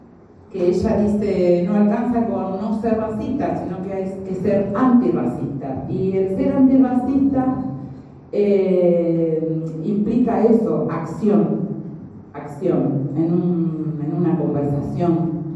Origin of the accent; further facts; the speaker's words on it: Argentina; yo me crié en un asentamiento en Argentina, en una villa, y sé de qué se trata. Y bueno, hoy hace 7 años que vivo en un asentamiento